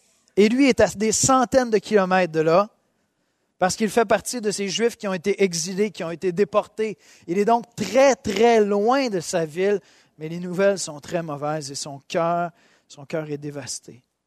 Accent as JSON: {"language": "French", "town": "Montreal", "region": "Quebec", "country": "Canada", "tie": "born or raised there", "said": "Moi, je suis un gars de Montréal, je suis né à l'hôpital Saint-Luc, la rive sud, c'est mon patelin."}